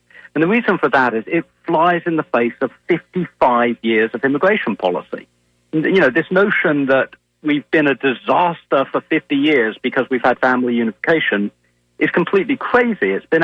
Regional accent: England, United Kingdom; Well, look, I grew up in England, and England is a country with nearly 60 million people

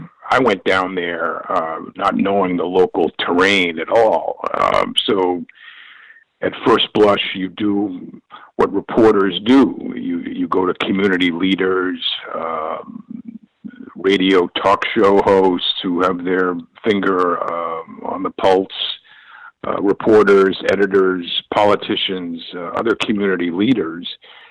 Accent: Boston, Massachusetts, United States; And, you know, I'm from Boston, and that's a real blue bubble.

